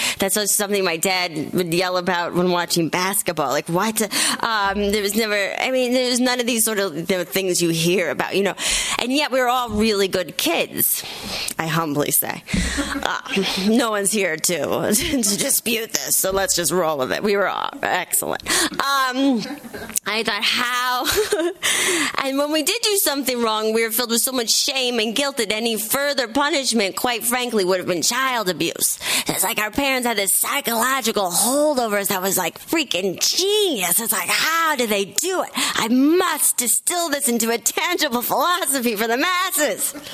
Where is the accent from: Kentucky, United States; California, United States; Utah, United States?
California, United States; I'm from California. If we had this, it'd be like, school's closed.